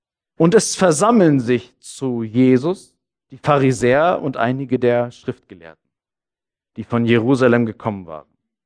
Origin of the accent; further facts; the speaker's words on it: Northern Germany, Germany; Ich bin aus Norddeutschland. Deswegen habe ich nicht so diese Feelings in mir.